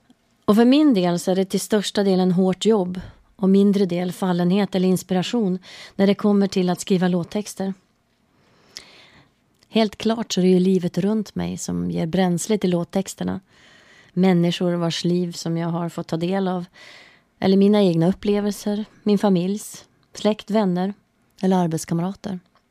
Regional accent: Örnsköldsvik, Västernorrland County, Sweden; now in Stockholm, Sweden; Så när jag satte mig på tåget på väg tillbaka till Stockholm efter mitt besök hemma i Övik

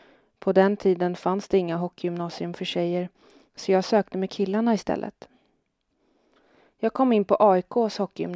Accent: Stockholm, Stockholm County, Sweden; now in Örnsköldsvik, Sweden; Vi kommer ju från Sveriges största stad med mycket stress och press.

